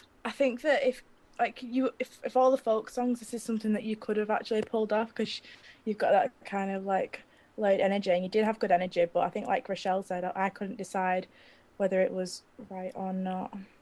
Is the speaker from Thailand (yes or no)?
no; United Kingdom; being British and stuff like that, like, folk music is featured in all sorts of things